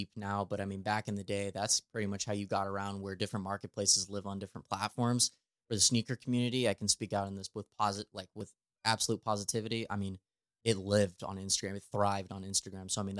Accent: Pueblo, Colorado, United States; now in St. Louis, United States; For those who don't know, I am from Southern Colorado, from a small town called Pueblo. I just grew up playing baseball all my life.

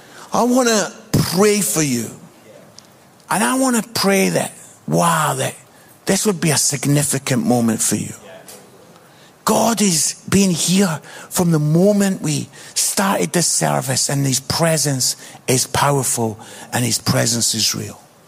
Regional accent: Scotland, United Kingdom; I'm Scottish

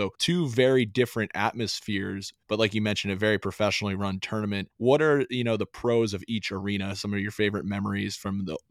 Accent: Northeast, United States; because especially a kid like me, you know, I grew up in the Northeast.

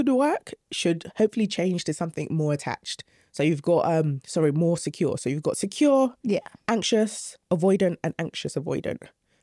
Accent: London, United Kingdom; growing up in South London. I was dark skinned.

